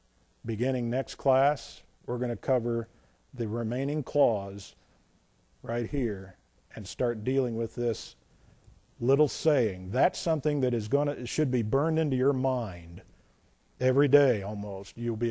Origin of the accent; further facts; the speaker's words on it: Indiana, United States; now in North Carolina, United States; I have no problem with diversity. I'm from Indiana.